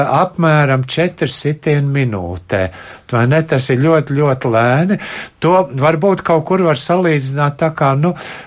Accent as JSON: {"language": "Latvian", "region": "Riga", "country": "Latvia", "said": "ka mēs pasakam, ka mēs no Rīgas, no Latvijas esam"}